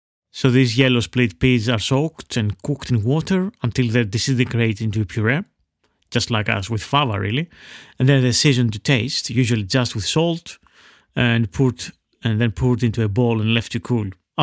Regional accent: Veria, Central Macedonia, Greece; And in my hometown of Veria, which is North Greece

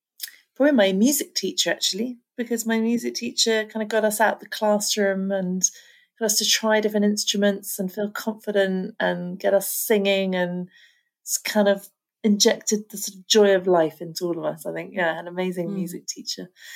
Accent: South West England, United Kingdom; so I grew up in kind of very rural West Country, kind of near Stonehenge is the place people know.

